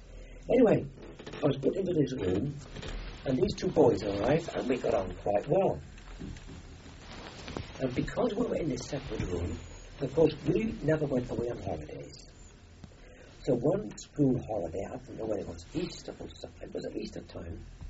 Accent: Austria; accent: Austrian; English is a second language; because of my foreign accent, my Austrian accent, which was very pronounced in those days, they took to me

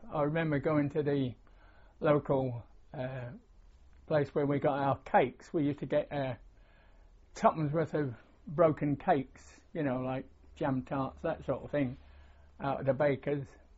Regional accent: Wandsworth, London, United Kingdom; born there; I was born in Wandsworth.

